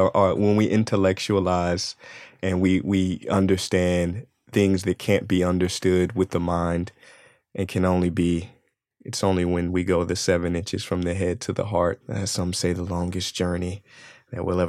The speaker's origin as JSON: {"language": "English", "town": "St. Louis", "region": "Missouri", "country": "United States", "said": "I'm from St. Louis."}